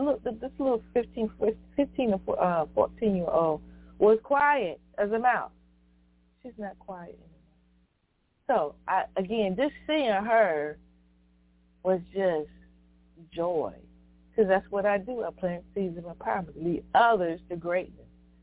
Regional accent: Virginia, United States; I traveled back to my hometown, home county, rather, of Sussex County, Virginia.

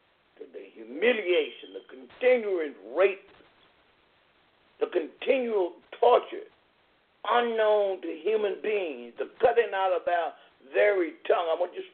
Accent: Lynchburg, Virginia, United States; the slave masters in my home state, which I happen to be from Lynchburg, Virginia, the home of Jerry Falwell

